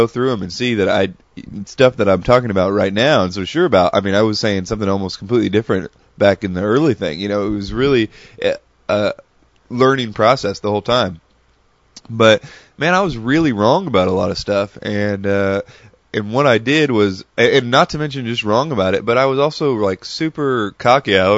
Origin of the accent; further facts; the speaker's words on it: Tennessee, United States; Keep in mind, I'm from Tennessee, so we're you know, it's the big city to me.